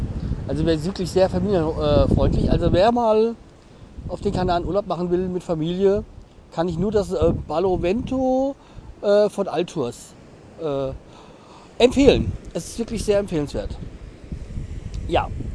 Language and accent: German; Hesse, Germany; Und Offenbach, wenn man da aufgewachsen ist, wo ich aufgewachsen bin, also in meinem Kinzigkreis, dann, ja, ist Offenbach ein rotes Tuch.